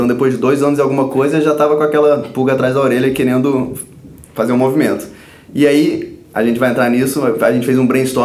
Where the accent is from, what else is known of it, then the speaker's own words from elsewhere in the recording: Brazil; born there; a vontade de fato causar impacto no país onde eu nasci. Eu amo esse país, eu amo o Rio.